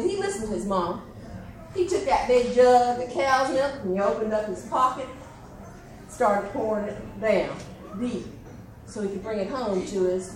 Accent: United States; we're from DeSoto County.

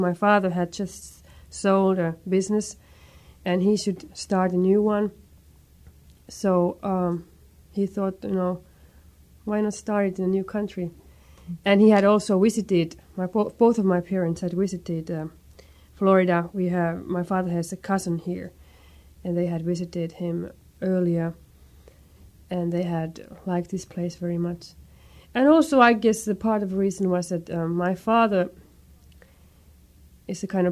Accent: Finland; moved away; I came from Finland for the first time, 1971, with my family, the whole family together.

